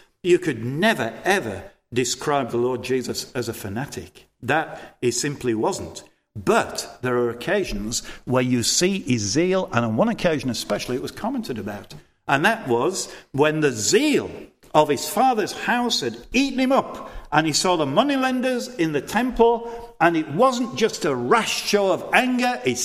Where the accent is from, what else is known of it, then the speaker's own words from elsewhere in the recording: Thornhill, Yorkshire and the Humber, United Kingdom; We all thought it was growing up in Overthorpe Estate in Thornhill.